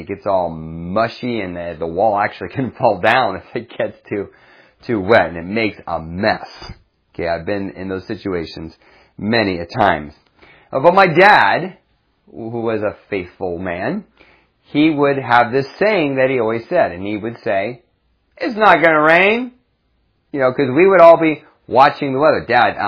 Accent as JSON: {"language": "English", "town": "Erie", "region": "Pennsylvania", "country": "United States", "tie": "born or raised there", "said": "I grew up in Erie, Pennsylvania, and there's a reason why Erie, Pennsylvania is called Dreary Erie."}